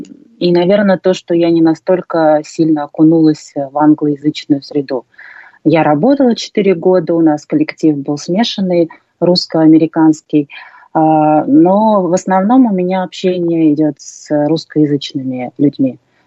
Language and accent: Russian; Tolyatti, Samara Oblast, Russia; Я, наверное, не знаю каких-то разговорных словечек, которые используют сейчас в Москве, там, в Тольятти, в моем родном городе. Но так мы, да, все общаемся на русском.